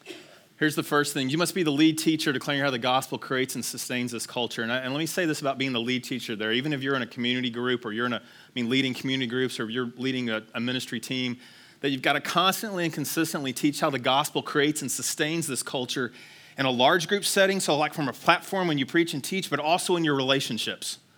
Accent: Texas, United States; which was one of the dumbest games ever in Texas. I grew up in Texas.

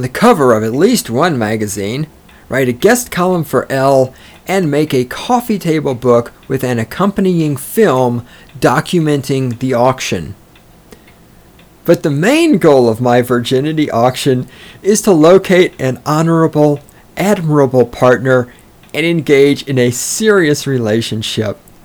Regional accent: Weimar, Texas, United States; my hometown is a little place in Texas called Weimar. That's 2,000 people in it.

